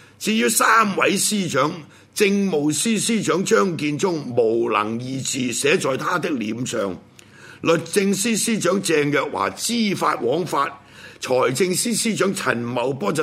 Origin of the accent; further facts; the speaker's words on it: Hong Kong; 我哋香港人好珍視嘅呢種信仰